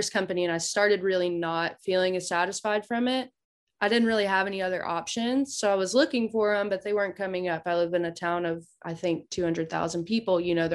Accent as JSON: {"language": "English", "town": "Auburn", "country": "United States", "tie": "born or raised there", "said": "my mom helps run an organization in my hometown, which happens to be Auburn"}